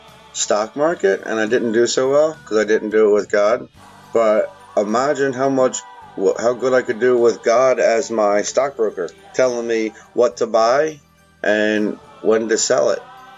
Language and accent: English; Philadelphia, Pennsylvania, United States; You know, I'm from Philly.